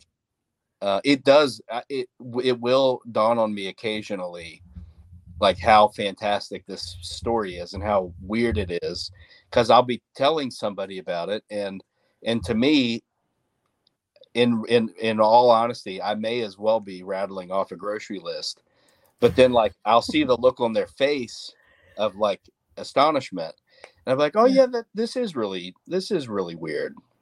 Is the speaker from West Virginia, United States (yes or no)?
yes; Grantsville, West Virginia, United States; No. So originally I'm from Grantsville, which is Calhoun County, which is a neighboring county.